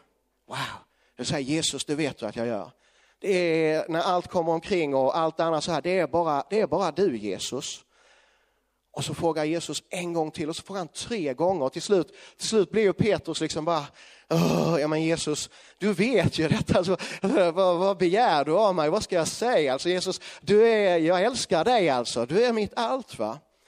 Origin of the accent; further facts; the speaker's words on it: Skåne, Sweden; accent: Scanian; Jag hoppas ni förstår när jag pratar. Jag pratar skånska. Ibland så börjar folk prata engelska när man talar skånska till dem.